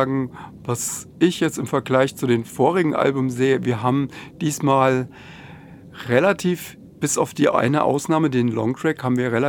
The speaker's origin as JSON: {"language": "German", "region": "Rhine-Main", "country": "Germany", "said": "der Robert und ich, wir kommen ja aus dem Rhein-Main-Gebiet, Wiesbaden-Mainz"}